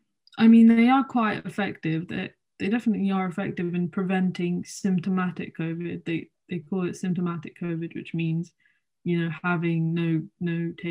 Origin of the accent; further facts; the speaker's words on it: India; I'm trying not to look at the news too much about India because I'm Indian myself